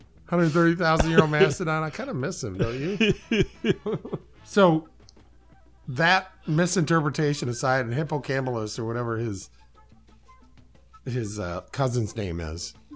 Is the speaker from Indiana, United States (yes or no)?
yes; Michigan City, Indiana, United States; Well, you know, I grew up in Michigan City, and I went to... You go to Elston? No, I went to Rogers.